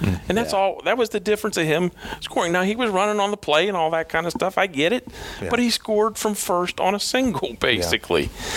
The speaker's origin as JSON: {"language": "English", "town": "Pittsburgh", "region": "Pennsylvania", "country": "United States", "tie": "born or raised there", "said": "I growing up in the Pittsburgh area, and I've heard all the Clemente stories"}